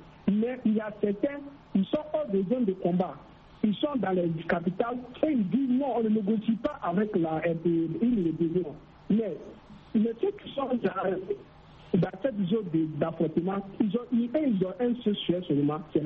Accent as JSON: {"language": "French", "country": "Burkina Faso", "said": "Si vous regardez les images, et voilà la toile, même chez moi, au Burkina Faso, même ailleurs"}